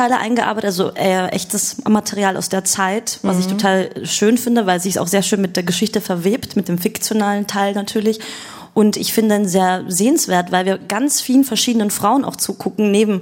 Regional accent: Austria; Also ich komme ja aus Österreich

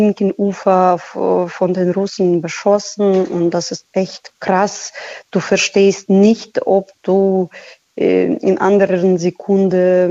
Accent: Kherson, Kherson Oblast, Ukraine; Ich habe schreckliche Fotos von allen Häusern, die ich von meiner Kindheit in Cherson kenne.

